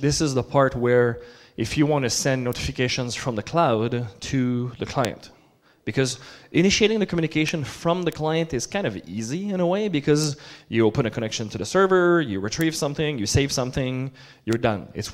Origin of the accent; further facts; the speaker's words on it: Montreal, Quebec, Canada; now in New Jersey, United States; I'm originally from Canada in Montreal, but I live in New Jersey now.